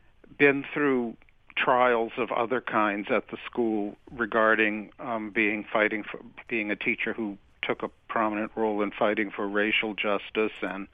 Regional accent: Cambridge, Massachusetts, United States; I grew up in Cambridge. I was born here. I was a product of the public schools

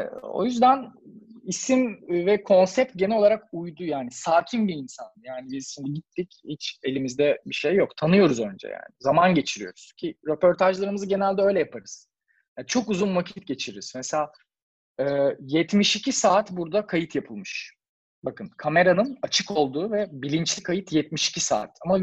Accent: Istanbul, Turkey; Hepimiz İstanbulluyuz.

